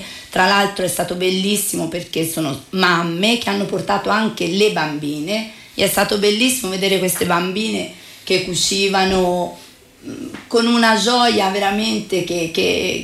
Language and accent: Italian; Cortona, Tuscany, Italy; io sono nata in questo rione perché io sono di Santa Maria Nuova, poi diventi, vabbè, ti sposi, vai a lavorare fuori, abbandoni, lasci, però il cuore rimane sempre qui.